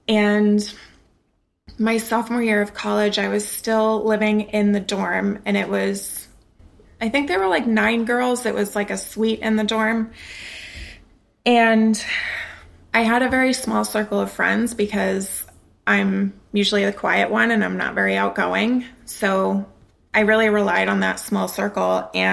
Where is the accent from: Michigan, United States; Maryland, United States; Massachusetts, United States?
Massachusetts, United States; Lowell; moved away as an adult; also born or lived in Westford; now in Merrimack, United States; I grew up in Massachusetts, Lowell and Westford mostly. And after high school, I moved to Merrimack, New Hampshire, and we've been here for about 12 years.